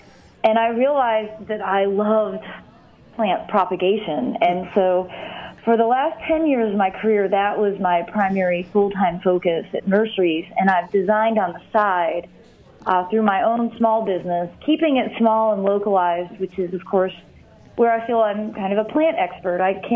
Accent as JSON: {"language": "English", "town": "Monroe", "region": "Michigan", "country": "United States", "tie": "born or raised there", "said": "Well, I grew up in Monroe, Michigan"}